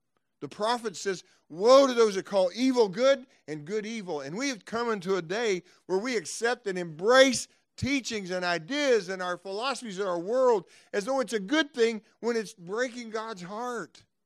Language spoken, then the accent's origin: English; Texas, United States; I came from Texas, you know. You didn't do that there, you know.